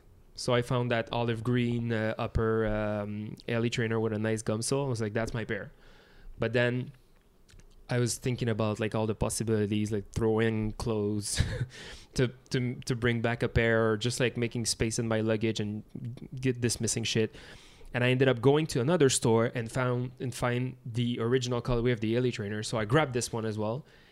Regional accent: Canada

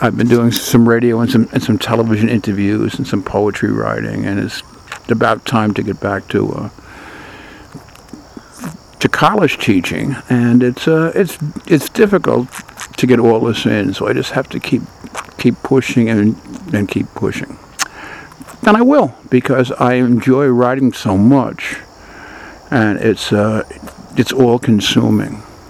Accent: New York City, New York, United States; since growing up in Inwood, which is the northernmost tip of Manhattan Island, which at one time had more bars than any neighborhood in New York City.

